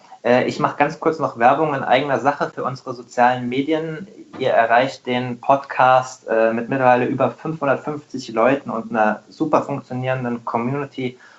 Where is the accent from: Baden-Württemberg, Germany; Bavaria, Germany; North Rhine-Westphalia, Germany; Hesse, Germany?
Hesse, Germany